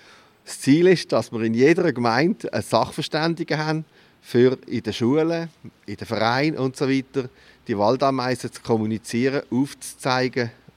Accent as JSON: {"language": "German", "town": "Basel", "region": "Basel-Stadt", "country": "Switzerland", "tie": "born or raised there", "said": "ich bin eben in Basel aufgewachsen, ist mein Schicksal. Aber mein Vater ist ein Entlebucher. Von dem her bin ich back to the roots gegangen damals. Gell? Aber ist jetzt auch schon seit 84"}